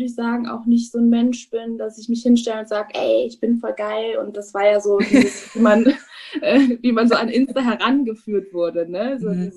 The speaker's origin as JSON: {"language": "German", "country": "Germany", "tie": "born there", "said": "Ich bin zwar in Deutschland geboren, aber mein Vater ist aus Guinea, aus Westafrika und meine Mutter ist Deutsche und ich habe eben auch so beide Einflüsse."}